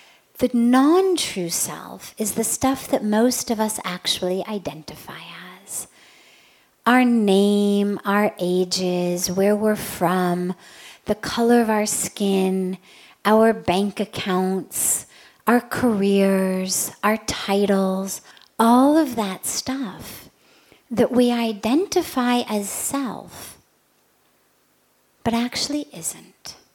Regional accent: United States; I am 45, I'm female, I'm white, I'm American, I'm a sannyasi, well, that's all true.

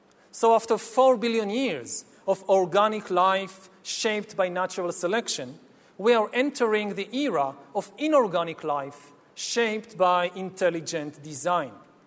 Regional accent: Israel; while my home country of Israel is trying to build a total surveillance regime in the West Bank.

